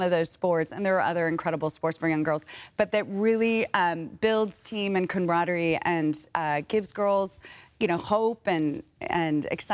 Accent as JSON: {"language": "English", "region": "California", "country": "United States", "said": "The weather, the geography, the people."}